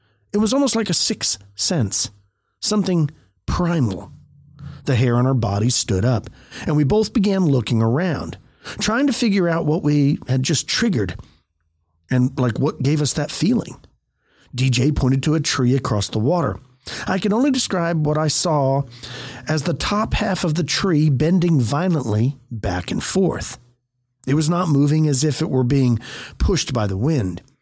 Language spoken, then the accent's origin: English; New York, United States; I grew up in Western New York near Rochester.